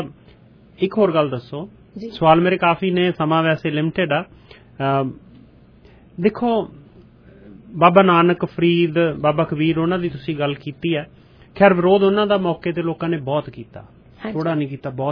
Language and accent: Punjabi; Punjab, India; ਸਾਡੇ ਜਿਹੜੇ ਈਸਟਰਨ ਪੰਜਾਬ ਵਾਲੇ ਆ, ਚੜ੍ਹਦੇ ਪੰਜਾਬ ਵਾਲੇ, ਸਾਡੀ ਬੋਲੀ ਥੋੜੀ ਜਿਹੀ ਖੜਵੀ ਹੈ।